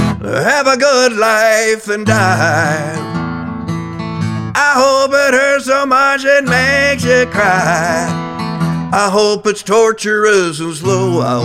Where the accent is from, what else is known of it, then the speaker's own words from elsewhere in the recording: Michigan, United States; Michigan.